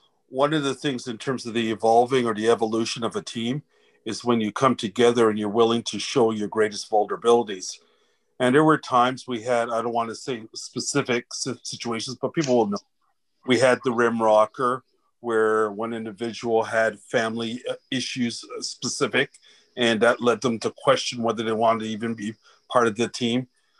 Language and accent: English; Canada; and I'm Black Canadian, raised by West Indian parents, but fortunate enough to have gone through the cycle of immigrant parents.